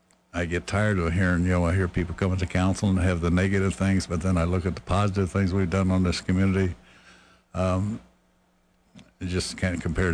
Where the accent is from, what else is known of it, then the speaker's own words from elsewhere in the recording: Champaign, Illinois, United States; also born or lived in Urbana; I was born in Urbana, but as soon as I could, I got over to Champaign.